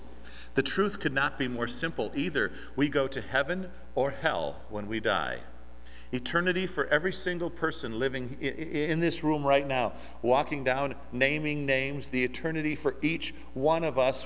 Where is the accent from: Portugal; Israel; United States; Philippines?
United States; I'm an American.